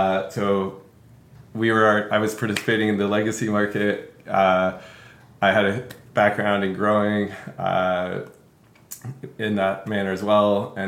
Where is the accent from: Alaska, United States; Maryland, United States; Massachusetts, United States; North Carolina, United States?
North Carolina, United States; I grew up in North Carolina, Karen grew up in California